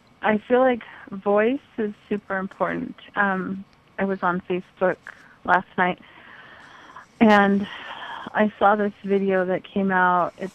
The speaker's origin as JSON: {"language": "English", "town": "Kirtland", "region": "New Mexico", "country": "United States", "tie": "born or raised there", "said": "I grew up in Kirtland, little old Kirtland, New Mexico"}